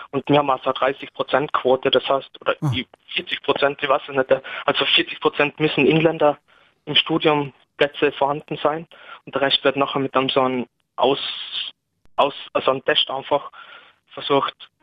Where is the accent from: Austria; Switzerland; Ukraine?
Austria; Tyrol; aber zum Beispiel bei uns in Osttirol ist es so, dass wir eine Ausländerquote von ungefähr 2,7% haben